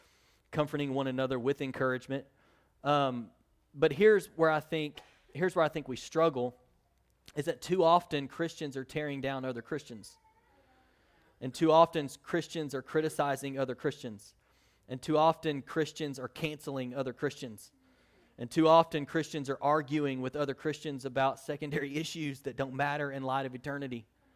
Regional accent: Oklahoma, United States; so I'm originally from Oklahoma, so don't hold that against me, but I'm originally from Oklahoma, and so I grew up out as an OU fan.

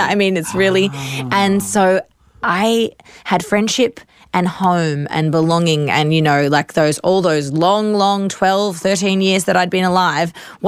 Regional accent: Violet Town, Victoria, Australia; we are from Violet Town. I am from Violet Town, Victoria, Australia.

